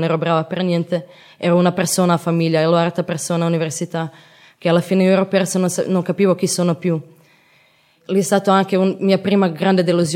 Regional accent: Croatia; Italian is a second language; now in Italy; sono di Croazia.

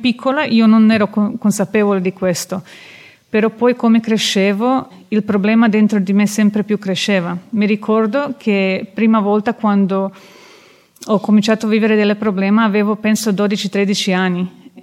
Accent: Croatia; Italian is a second language; Come ho detto, sono della Croazia e con 7 anni è cominciata la guerra

